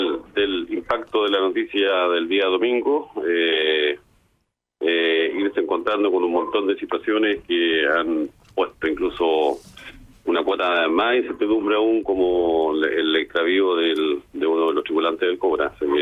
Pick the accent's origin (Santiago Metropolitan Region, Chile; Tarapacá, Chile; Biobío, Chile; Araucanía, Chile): Biobío, Chile; Recuerda que yo soy del Bío Bío